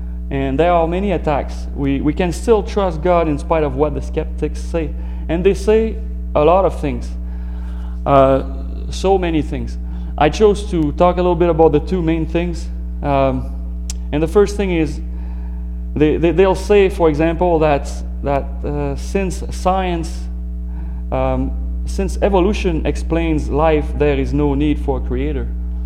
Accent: Edmonton, Alberta, Canada; Actually, from Edmonton. I'm from Edmonton.

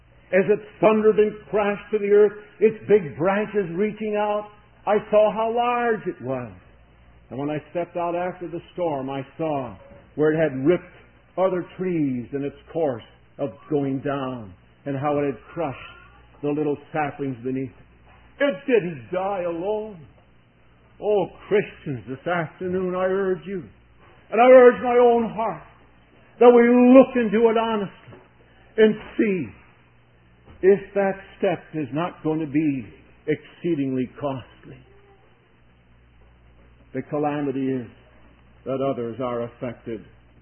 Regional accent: Chicago, Illinois, United States; I was raised in Chicago, most of you know, and there were two other boys along with myself.

